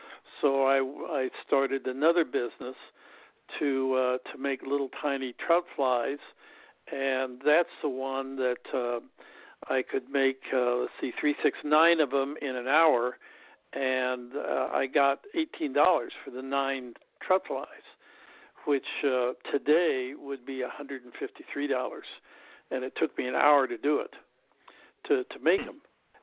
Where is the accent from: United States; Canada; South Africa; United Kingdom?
United States; Kansas; And so I was from Kansas, and so I got